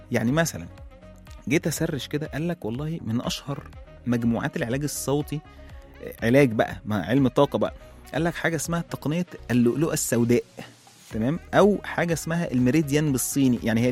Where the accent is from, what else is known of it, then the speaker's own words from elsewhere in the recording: Egypt; فإحنا كمصريين يعني بنرجع تاني للدين